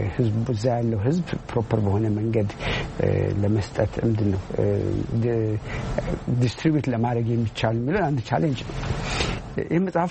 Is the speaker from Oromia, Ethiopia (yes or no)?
yes; Ambo, Oromia, Ethiopia; እኔ አምቦ ነው ተወልጄ ያደግኩት። አባቴ ከቤታችን ጀርባ የሽንኩርት እርሻ ነበረው